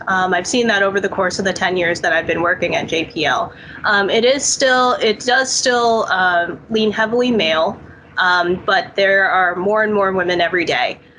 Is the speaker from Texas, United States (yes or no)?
yes; Houston, Texas, United States; Growing up in Houston, right down the street from the Johnson Space Center, which is the home of all the astronauts, of course, space was really cool.